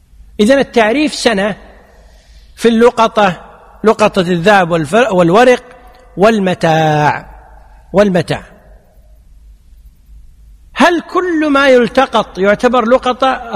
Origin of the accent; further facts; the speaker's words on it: Kuwait; يعني مثلا عندنا في الكويت العرف أن الناس يبحثون